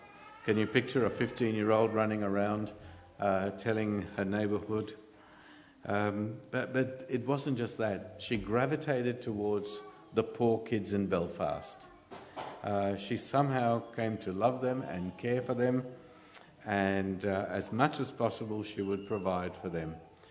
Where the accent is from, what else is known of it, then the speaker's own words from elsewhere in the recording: India; By the way, if I say anything derogatory about Indians, I just want to make a declaration, I am Indian.